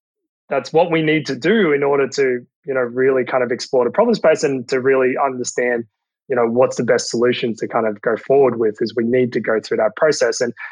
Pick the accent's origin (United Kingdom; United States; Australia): Australia; so I'm Australian, we're in Australia